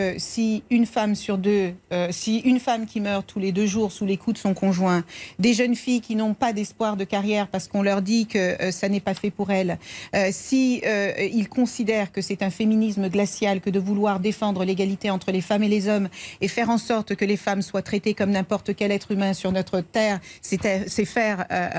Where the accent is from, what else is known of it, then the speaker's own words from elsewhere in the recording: France; Nous sommes Français, nous aimons notre pays